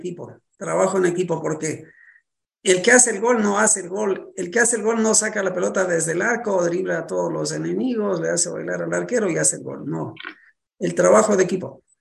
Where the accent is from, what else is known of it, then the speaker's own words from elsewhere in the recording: Quito, Pichincha, Ecuador; En el sur de Quito, yo soy de la Boca del Lobo, en el sur de Quito empezaron a aparecer gente muerta por golpes de karate.